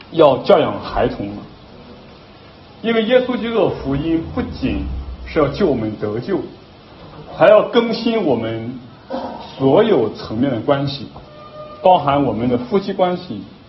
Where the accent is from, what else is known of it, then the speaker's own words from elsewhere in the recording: China; 教育孩子，是我们中国人最上心的事情，也是最容易用一些畸形的方式来教育孩子